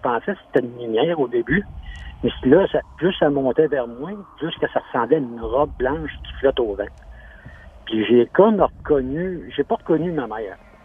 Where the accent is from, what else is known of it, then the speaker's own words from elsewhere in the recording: Saint-Étienne-de-Lauzon, Quebec, Canada; Moi, je reste natif, je suis natif de Saint-Étienne de Lauzon.